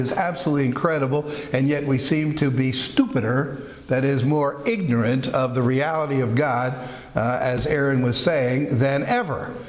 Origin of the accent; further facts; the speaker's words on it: Pennsylvania, United States; moved away; That's where I was born. I moved from Pennsylvania a long time ago, but I'm certainly from my home, Pennsylvania.